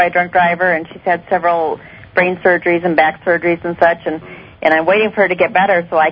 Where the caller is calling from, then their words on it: South Dakota, United States; South Dakota.